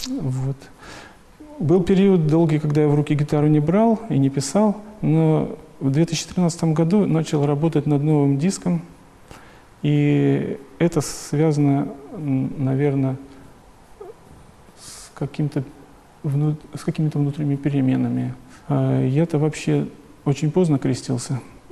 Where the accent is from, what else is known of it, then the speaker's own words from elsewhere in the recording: Ukraine; also born or lived in Poland / Uzbekistan; Родился я в Польше в семье молодого офицера. Много переезжали. В школу я пошел уже на Украине, заканчивал среднюю школу в Узбекистане.